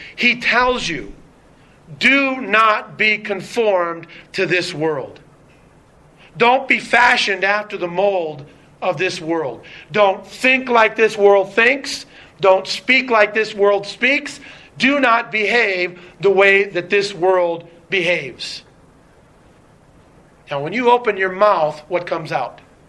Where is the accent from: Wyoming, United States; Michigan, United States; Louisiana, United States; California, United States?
Michigan, United States; I'm from Michigan, close, you know, we'd go there on vacation.